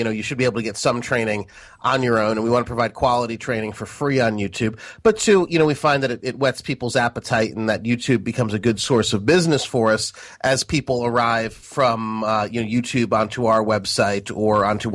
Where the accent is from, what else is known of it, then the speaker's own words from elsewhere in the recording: Trumbull, Connecticut, United States; also born or lived in Westport / Texas; I grew up in Trumbull and Westport. So, you know, coming back to Connecticut and coming to the Hartford area seemed very, very natural for me because this feels and more like home.